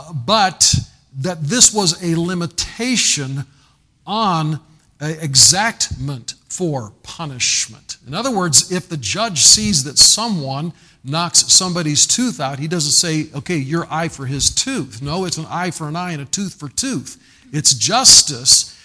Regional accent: United States; this is not something that I am promoting as an American, but I'm doing this as a Christian, as a Christian American.

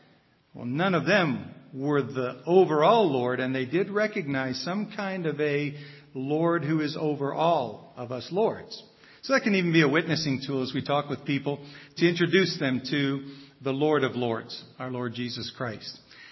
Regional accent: St. Joseph, Michigan, United States; I'm from the St. Joe, Michigan area, which is this side of the state, not the Detroit side.

